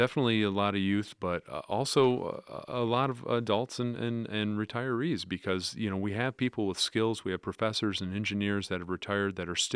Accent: Rogers City, Michigan, United States; Rogers City.

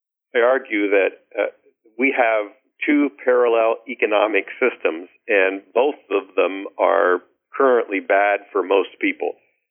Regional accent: Lancaster, Ohio, United States; The hospital in Lancaster, Ohio, where Glass House was set, my hometown, same thing.

